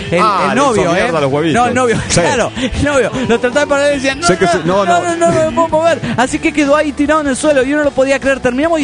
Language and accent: Spanish; San Martín de los Andes, Neuquén, Argentina; de San Martín de los Andes, Argentina.